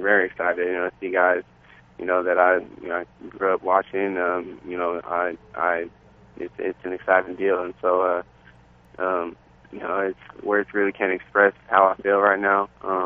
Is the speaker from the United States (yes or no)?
yes; Oregon, United States; You know, I came from Oregon, I'm from Oregon, so I know, you know, I grew up, you know, watching University of Oregon and watching Oregon State